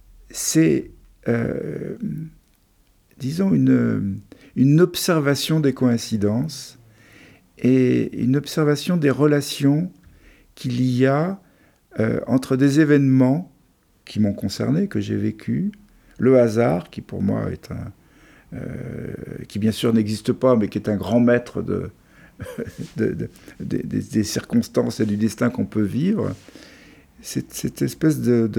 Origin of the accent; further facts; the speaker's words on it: Paris, Île-de-France, France; born there; Je suis né à Paris, je vis ici dans la région depuis 35 années. J'avais un parrain suisse et une marraine espagnole aussi